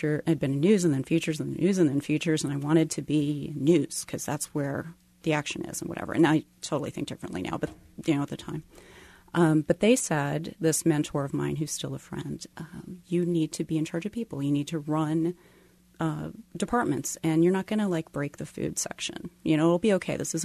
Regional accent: Maryland, United States; now in Kansas City, United States; Sure. I grew up in Maryland and I got an internship at the Virginian Pilot

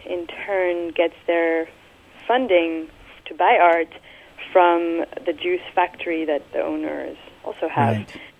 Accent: Mexico City, Mexico; now in New York, United States; I was born in Mexico City, right. I didn't live there much. I do consider myself a Chilanga, but as much as I consider myself now a Harlemite, I guess.

